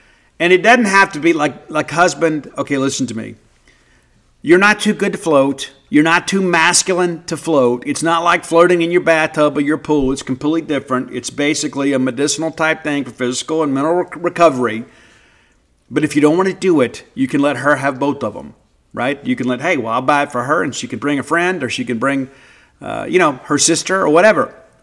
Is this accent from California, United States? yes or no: no; Mississippi, United States; Maybe you're a little more frou-frou than me. I'm from South Mississippi.